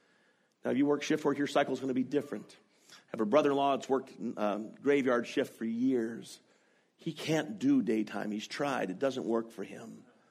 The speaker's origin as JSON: {"language": "English", "region": "Oregon", "country": "United States", "moved": "yes", "lives_now": "Canada", "said": "I said, we come from Oregon. 365 days a year of rain. Seasonal depression is huge."}